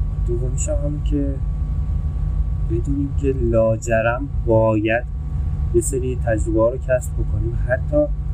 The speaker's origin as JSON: {"language": "Persian", "country": "Iran", "said": "تو روان همه ما ایرانی ها هست، حداقل تو دهه‌ای که ما به دنیا اومدیم،"}